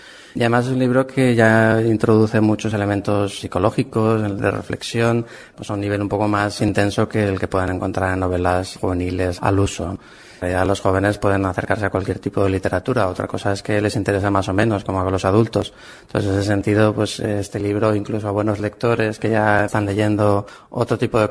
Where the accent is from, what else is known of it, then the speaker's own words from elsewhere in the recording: Valencia, Valencian Community, Spain; Soy de Valencia, ciudad capital, entonces cuando fui a vivir a este pueblo me llamaba mucho la atención